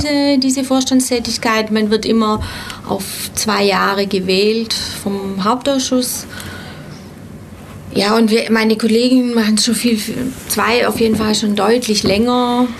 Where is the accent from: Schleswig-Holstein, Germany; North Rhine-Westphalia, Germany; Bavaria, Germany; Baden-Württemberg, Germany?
Baden-Württemberg, Germany; Ulm; born there; Ich komme aus Ulm, bin hier geboren